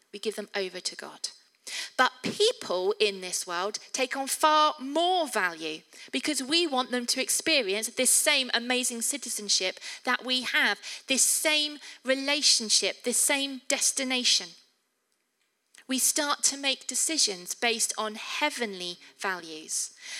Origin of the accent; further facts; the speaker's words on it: England, United Kingdom; We are English, we know how to queue.